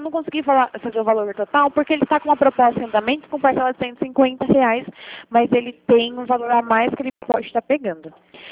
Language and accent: Portuguese; Bragança Paulista, São Paulo, Brazil; Sou de Bragança Paulista.